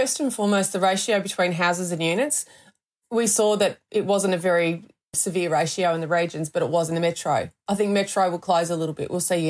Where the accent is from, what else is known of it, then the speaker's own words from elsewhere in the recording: Victoria, Australia; certainly in my home state, we didn't anticipate Melbourne having another monster lockdown